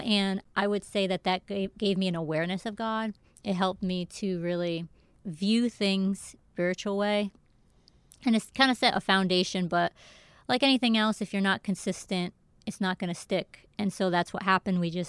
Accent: Hartford, Connecticut, United States; You know, I grew up in Hartford, Connecticut, and we're Puerto Rican, so we went to catechism.

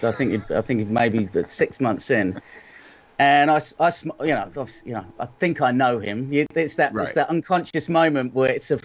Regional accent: England, United Kingdom; now in New Zealand; I'm basically, as you said, I was born in England

